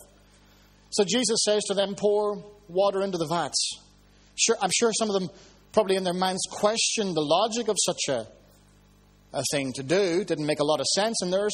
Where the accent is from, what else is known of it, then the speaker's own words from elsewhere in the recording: Ireland; I'm Irish, I got to say this.